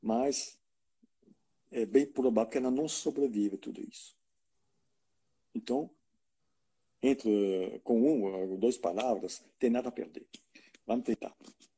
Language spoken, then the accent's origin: Portuguese; Switzerland; que eu sou suíça